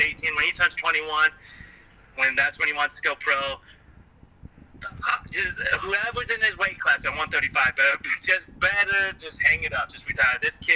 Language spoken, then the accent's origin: English; Colorado, United States; I work and own a company in Colorado at my hometown.